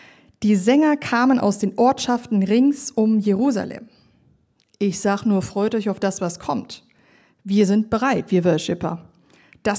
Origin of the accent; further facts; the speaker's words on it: Germany; Ihr könnt euch zurücklehnen, ihr seid Schweizer, ich bin Deutsche.